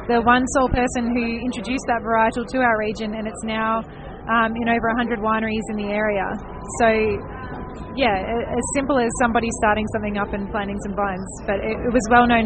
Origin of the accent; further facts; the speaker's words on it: Mornington Peninsula, Victoria, Australia; Yeah, born and raised on the Mornington Peninsula, and in fact I love it so much that I don't think I will ever move.